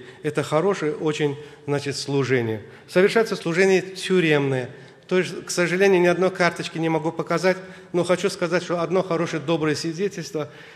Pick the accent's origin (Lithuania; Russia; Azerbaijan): Azerbaijan; Я сам из Азербайджана